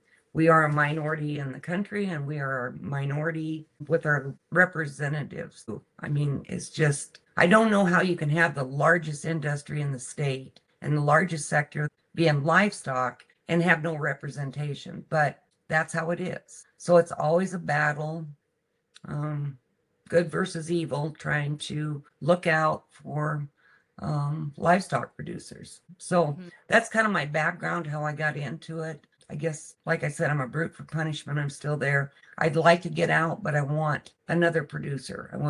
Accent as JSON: {"language": "English", "region": "South Dakota", "country": "United States", "tie": "born or raised there", "said": "Well, born and raised in Harding County, South Dakota. I always tell people, if you're not from Harding County, there's probably no reason you'll go there. Wind blows all the time, a lot of snow. My parents had a ranch."}